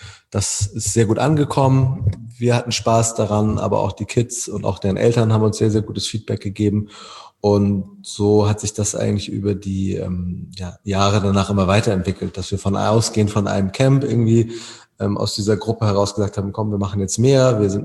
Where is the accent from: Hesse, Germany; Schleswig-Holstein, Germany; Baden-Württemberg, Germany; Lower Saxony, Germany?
Schleswig-Holstein, Germany; Wedel; Ich komme selber aus Wedel.